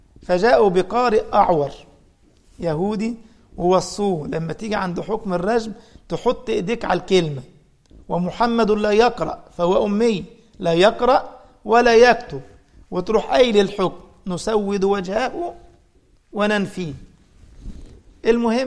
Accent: Egypt; أنا أذكر أنني وأنا صغير في السن كنت أقرب من 17-18، عندنا في مصر كان نشأ الفكر التكفيري ده

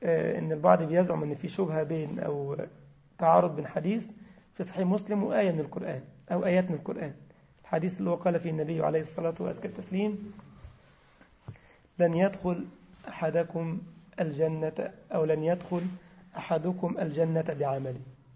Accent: Egypt; ودي اللغة الدارجة عندنا في مصر

